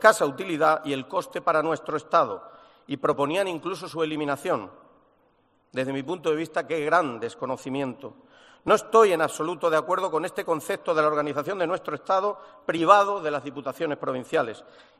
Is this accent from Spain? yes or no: yes; Bolaños de Calatrava, Castilla-La Mancha, Spain; quiero decir que también estoy gracias a mi pueblo, Bolaños.